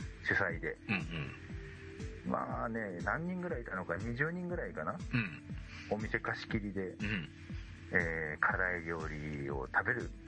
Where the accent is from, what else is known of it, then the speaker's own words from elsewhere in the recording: Yamagata, Japan; 地元山形で